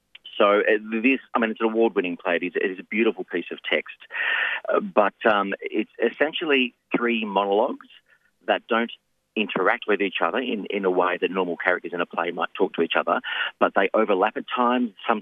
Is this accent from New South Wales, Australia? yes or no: no; Victoria, Australia; I grew up in the country. I grew up in Gippsland. And I live back out in the country now, out the other way, in Daleford way.